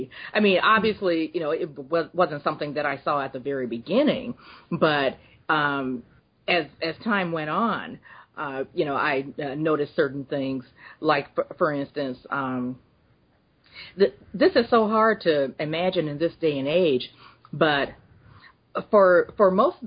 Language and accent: English; Mississippi, United States; Well, I'm originally from the Deep South, from Mississippi, actually.